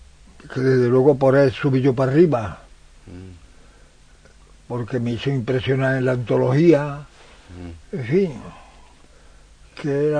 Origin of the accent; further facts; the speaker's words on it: Andújar, Andalusia, Spain; Claro, yo nací en Andújar. Andaluz.